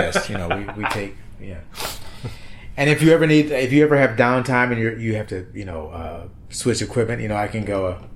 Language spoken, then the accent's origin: English; Detroit, Michigan, United States; I'd never been to New York. I'm originally from Detroit. And I had experienced Europe at a young age.